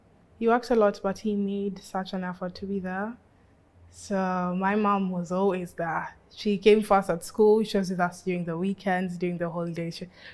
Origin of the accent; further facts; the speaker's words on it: Nairobi, Kenya; So I was born in Nairobi, grew up in Nairobi. That's my whole life revolved around that place.